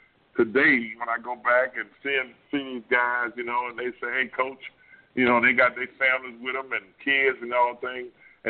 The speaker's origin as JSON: {"language": "English", "town": "Zachary", "region": "Louisiana", "country": "United States", "tie": "born or raised there", "said": "and Cheneyville High School and growing up in Zachary."}